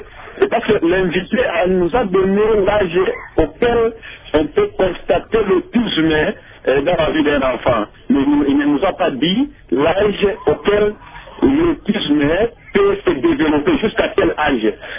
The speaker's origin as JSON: {"language": "French", "town": "Kibombo", "region": "Maniema", "country": "DR Congo", "said": "Au village, là, comme chez moi, à Kibombo."}